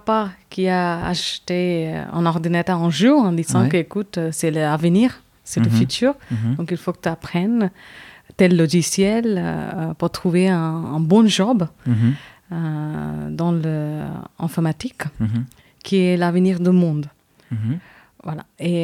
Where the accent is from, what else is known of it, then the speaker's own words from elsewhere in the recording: South India, India; French is a second language; Oui, je viens du sud de l'Inde, voilà, pas loin de Pondichéry, qui est ancien comptoir français.